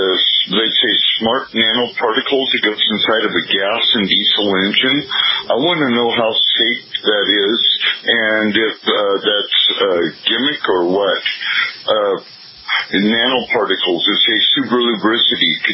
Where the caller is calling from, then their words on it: Pasco, Washington, United States; I'm calling from Pasco, Washington.